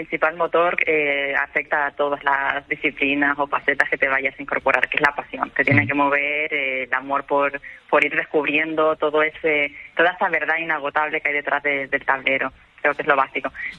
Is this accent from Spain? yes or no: yes; Canary Islands, Spain; procedo de Canarias y por aquel entonces pues era una tierra de mucha tradición en Canarias